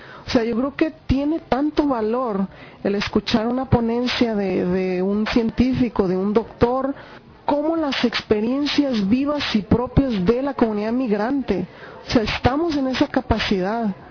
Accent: Mexico; now in Chicago, United States; Y como comunidades mexicanas en Chicago

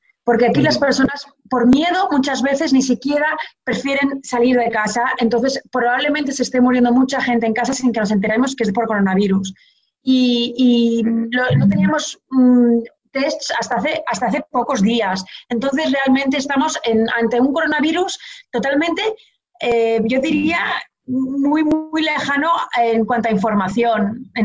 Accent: Portugal; now in Spain; porque yo soy portuguesa. Nací en Portugal

